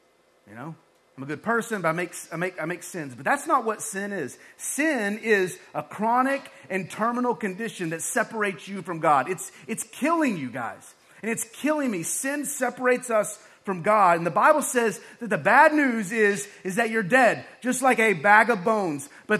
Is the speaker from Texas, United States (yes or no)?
yes; Texas, United States; I came from West Texas. It was like that every week, guys.